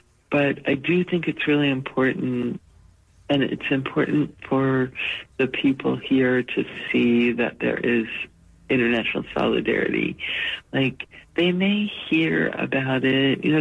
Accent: United States; everyone was asking us, where are you from? And, you know, when we would say America, most of them would say, oh, I love America.

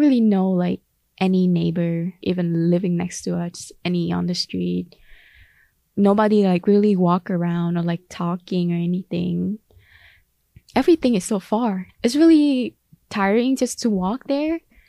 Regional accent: Ho Chi Minh City, Vietnam; I was born in Vietnam, specifically Ho Chi Minh City. I'm currently a full-time student, and my preferred pronoun is she, her. I grew up in Ho Chi Minh City. I would say it's like an urban

